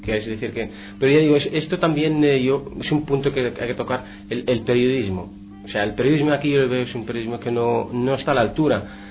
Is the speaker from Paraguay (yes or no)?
no; Morocco; Y yo soy marroquí y nunca he visto el Sáhara.